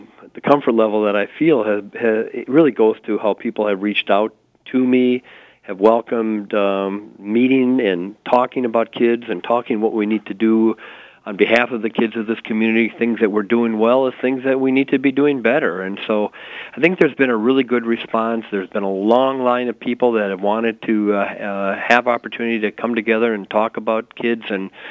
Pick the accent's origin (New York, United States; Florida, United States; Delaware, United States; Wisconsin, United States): Wisconsin, United States; Kenosha; Well, first of all, I'm a Wisconsin native. I grew up in Kenosha.